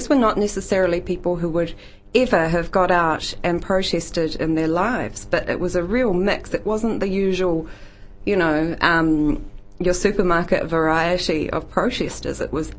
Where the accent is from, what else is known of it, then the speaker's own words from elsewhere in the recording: Tasman, New Zealand; Growing up in New Zealand, swimming in the Takaka River, growing up, you know, in Golden Bay